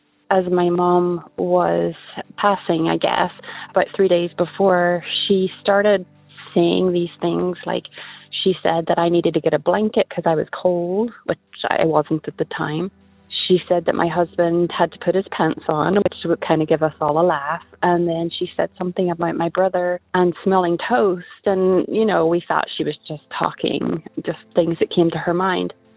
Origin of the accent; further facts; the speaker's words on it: Northern Ireland, United Kingdom; now in Indiana, United States; I'm from Northern Ireland, but I live in Indiana.